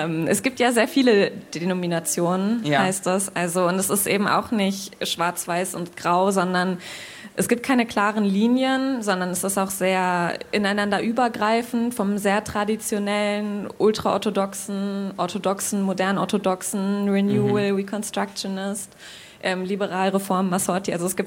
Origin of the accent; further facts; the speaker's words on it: Hanover, Lower Saxony, Germany; In Hannover.